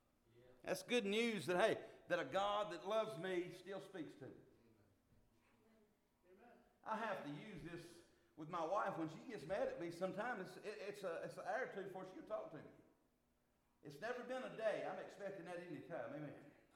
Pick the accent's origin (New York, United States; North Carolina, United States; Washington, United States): North Carolina, United States; Yeah, I'm from North Carolina.